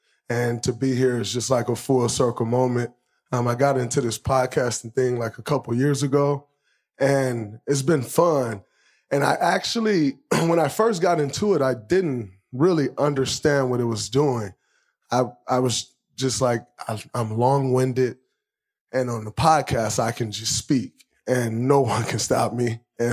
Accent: Michigan, United States; Because for me, growing up in Michigan, we all see Oklahoma

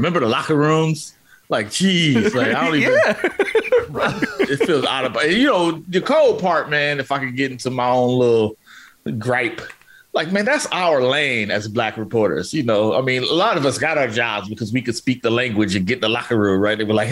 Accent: Oakland, California, United States; this is coming from a dude who's a columnist in Oakland, right? In my hometown, right?

